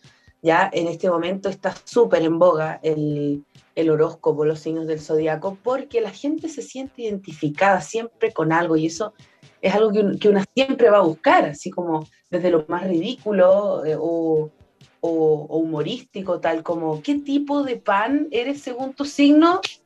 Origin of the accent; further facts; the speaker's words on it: Machalí, O'Higgins, Chile; también de Machalí, que es de donde yo vengo.